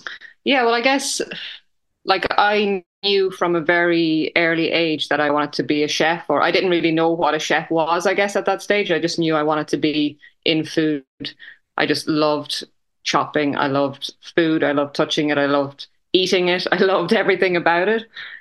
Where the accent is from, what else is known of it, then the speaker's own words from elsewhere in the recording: Multifarnham, Leinster, Ireland; I grew up in Multifarnham. So it's a little village in this very center of Ireland.